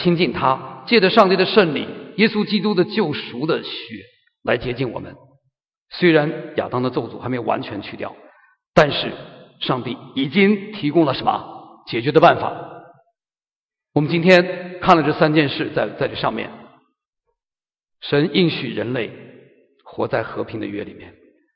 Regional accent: China; 作为中国人呢、啊，有过两次

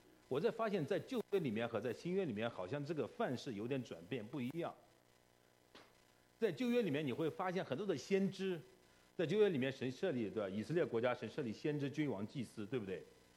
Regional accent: China; 因为我们都是中国人，对不对？都是从中国过来的，很多都是大陆过来的

